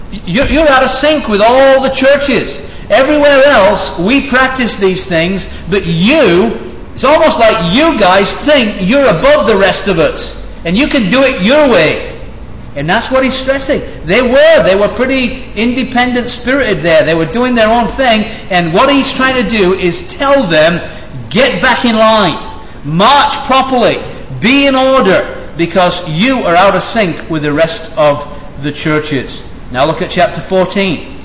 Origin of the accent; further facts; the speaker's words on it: England, United Kingdom; now in United States; I'm an Englishman, by the way, although I live in America